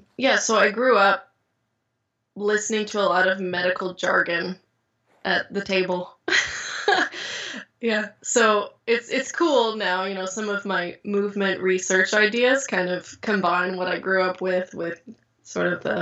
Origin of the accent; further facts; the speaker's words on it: Knoxville, Tennessee, United States; I'm from Knoxville, Tennessee.